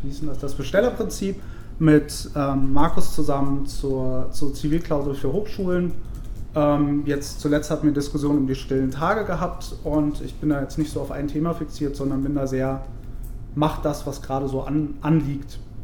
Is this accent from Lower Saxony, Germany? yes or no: no; Bonn, North Rhine-Westphalia, Germany; moved away as an adult; now in Berlin, Germany; ich bin 31 Jahre, ich komme aus dem Rheinland. Ich bin in Bonn geboren, 1981, habe dort Abi gemacht, bin nach dem Abi in die Eifel und habe dort ein Jahr Grundwehrdienst gemacht und bin dann im Jahr 2001 nach Berlin.